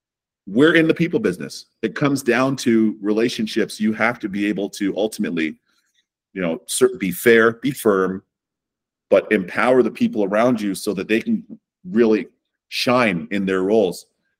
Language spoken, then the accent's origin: English; Toronto, Ontario, Canada; I've heard my buddies in Germany that I grew up with in Toronto